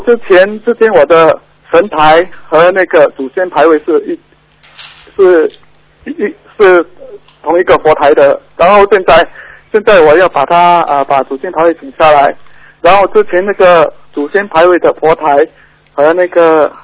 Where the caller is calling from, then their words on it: Indonesia; 我是从印尼打来的